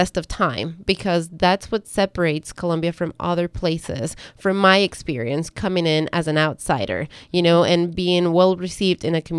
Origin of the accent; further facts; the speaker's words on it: Ecuador; English is a second language; moved away as an adult; now in United States; am not from here altogether. I came into this country back in 2001. I'm originally from Ecuador. If you guys had not figured out by my accent that I am not, that I am not from here, surprise, surprise.